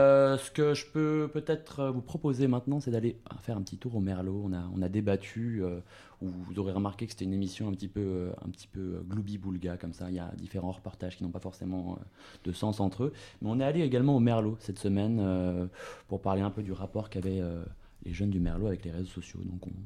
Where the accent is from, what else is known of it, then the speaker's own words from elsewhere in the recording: France; Oui, je suis français